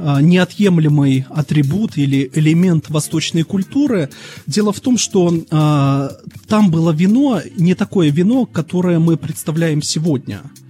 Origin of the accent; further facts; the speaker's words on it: Belarus; как меня и представили. Родом я из Республики Беларусь.